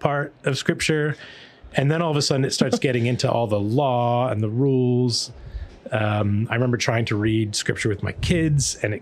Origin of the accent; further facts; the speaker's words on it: United States; I'm from the States.